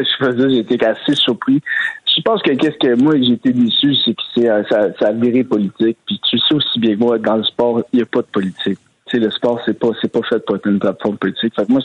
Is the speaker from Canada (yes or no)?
yes; Quebec, Canada; Moi, c'est un fier québécois, je suis un fier canadien.